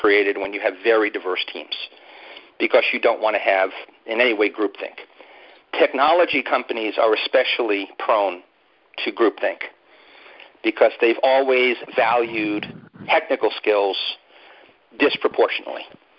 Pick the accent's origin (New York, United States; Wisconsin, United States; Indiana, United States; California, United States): New York, United States; New York City; now in Boston, United States; I'm from New York City. I was born